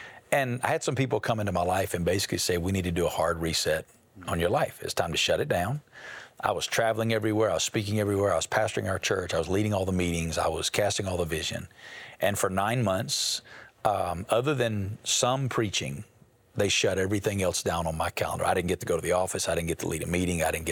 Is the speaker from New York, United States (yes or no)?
no; Alabama, United States; now in Las Vegas, United States; I mean, I'm from Alabama originally, and if you're from Alabama, you don't go to Las Vegas